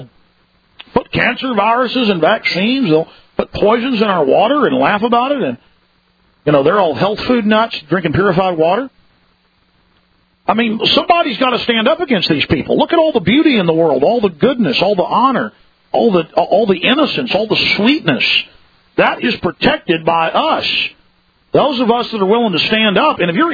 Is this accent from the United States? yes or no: yes; Dallas, Texas, United States; now in Austin, United States; that happened a few times growing up in Dallas. Things were pretty rough back then. A lot rougher than they are here in Austin, I know that.